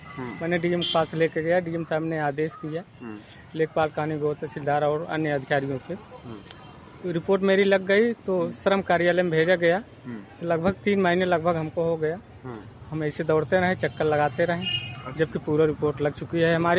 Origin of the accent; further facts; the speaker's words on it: Barchauli, India; ग्राम बरचौली।